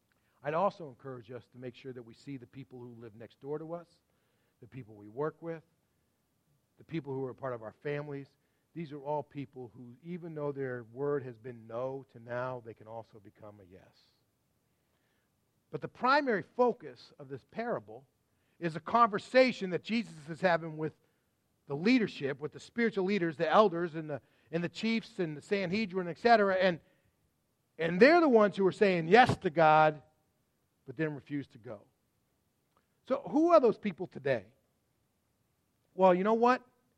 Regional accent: Massachusetts, United States; When Christina and I, we're both from Massachusetts. I was studying in Texas, finishing up my seminary degree

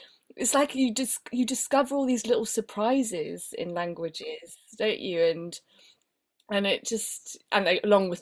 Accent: Barcelona, Catalonia, Spain; English is a second language; And then I grew up in Barcelona, and so I speak Spanish and Catalan.

